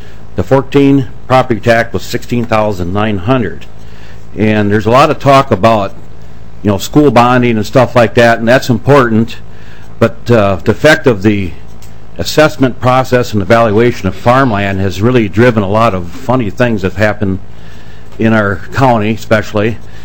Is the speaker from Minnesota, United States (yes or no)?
yes; Lisle, Minnesota, United States; I'm from the Lisle, Minnesota, and we're in the very southern end of the state. In fact, our farmland borders the state line